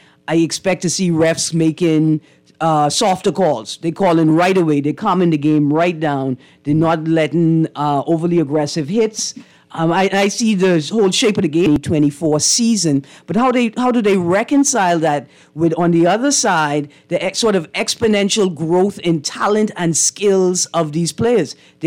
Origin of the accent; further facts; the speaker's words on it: Bahamas; look here, I'm from the Bahamas. We don't cheat, because if I fail these exams, I go home and sweep the beach.